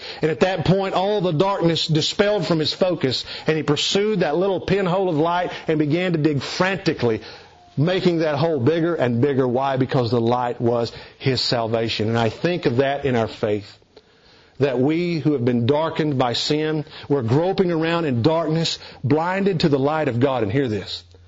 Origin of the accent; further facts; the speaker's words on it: Kentucky, United States; I remember growing up in East Kentucky